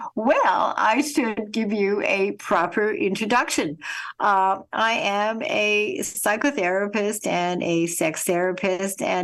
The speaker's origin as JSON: {"language": "English", "town": "Winnipeg", "region": "Manitoba", "country": "Canada", "tie": "born or raised there", "said": "when I was a little girl and even an older girl growing up in Winnipeg, Canada"}